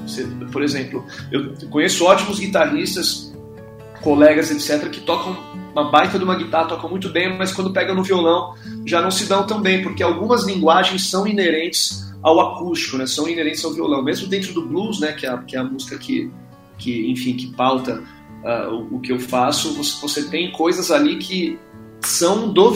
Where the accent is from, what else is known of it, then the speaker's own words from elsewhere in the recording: Santos, São Paulo, Brazil; Eu cheguei a fazer aula numa escola lá em Santos, né? Que eu sou de Santos.